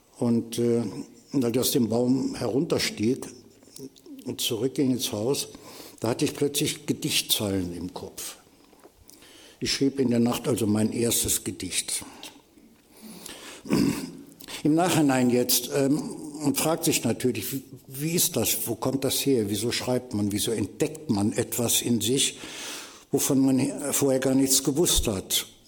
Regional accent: Cologne, North Rhine-Westphalia, Germany; da war ich 17 Jahre alt und war in meinen Heimatort Köln-Delbrück zurückgekommen

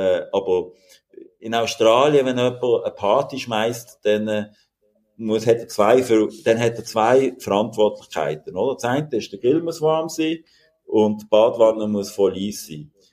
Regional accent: Basel, Basel-Stadt, Switzerland; accent: Basel German; wir hören ja meinem Akzent an, wir sind hier in Basel, oder?

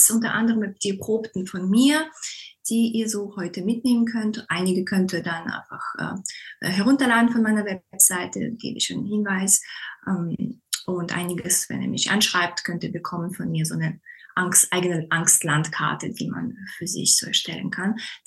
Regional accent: Germany; also born or lived in Russia / France; Gebürtig in Russland, aufgewachsen zum Teil in Frankreich, zum Teil in Deutschland.

